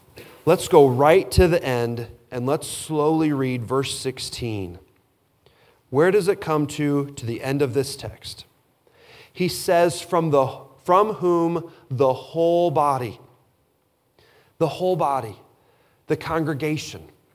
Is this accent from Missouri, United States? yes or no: yes; Missouri, United States; Growing up outside St. Louis, Missouri, there was a Six Flags right there